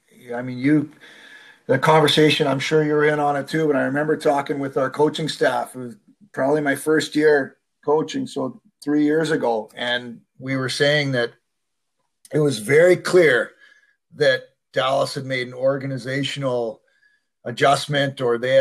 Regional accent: Western Canada, Canada; And we're from Western Canada.

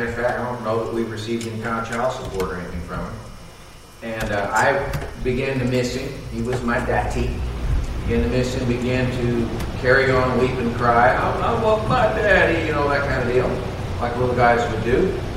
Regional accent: Texas, United States; She had met another man from Texas. That's why I grew up in Texas.

